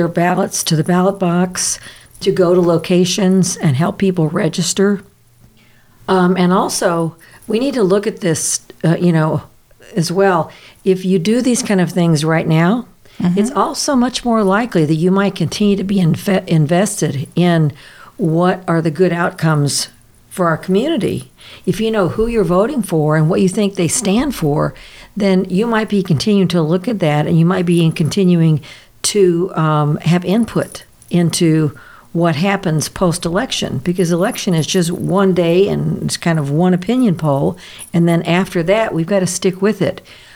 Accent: Kentucky, United States; moved away as an adult; also born or lived in San Francisco; I was raised in Kentucky. And then until I was 46, I lived there. Then I went to San Francisco for 20 years, and then we moved here.

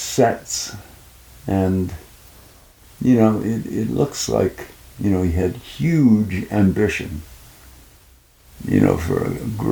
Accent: Wolfville, Nova Scotia, Canada; Yeah, I grew up in Wolfville, Nova Scotia.

